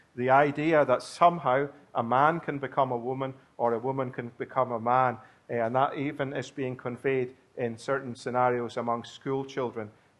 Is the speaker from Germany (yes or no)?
no; Scotland, United Kingdom; born there; I am a Scotsman by birth, as some of you know